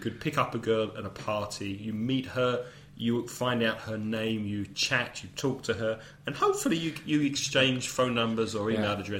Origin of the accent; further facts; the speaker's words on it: London, United Kingdom; where I grew up in London, North London, we used to say, all right.